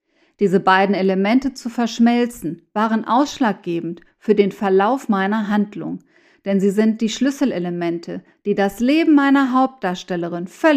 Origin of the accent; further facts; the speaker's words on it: Mexico; Dinge und Ereignisse, die mich in meiner Heimat Mexiko geprägt haben